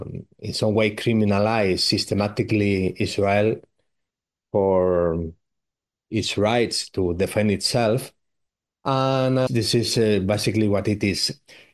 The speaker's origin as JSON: {"language": "English", "town": "Madrid", "region": "Community of Madrid", "country": "Spain", "lives_now": "Malaga, Spain", "said": "Okay, well, I am from Madrid, but I live in Malaga"}